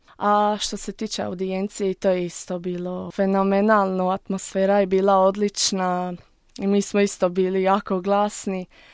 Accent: Solin, Split-Dalmatia County, Croatia; dolazim iz Solina.

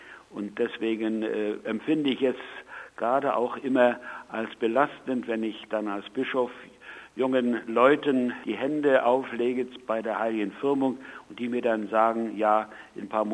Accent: East Germany, Germany; wobei gerade bei uns im Osten die Arbeitslosigkeit immens hoch ist

